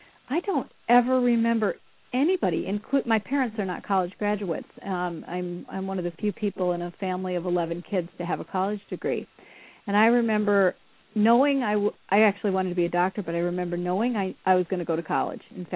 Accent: Iowa, United States; I was raised in Iowa, and I'm like, well, you know, I guess the next logical step is the University of Iowa.

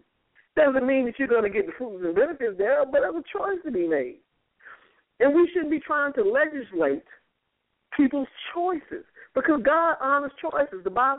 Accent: United States; Why can't I just be an American? I am an American.

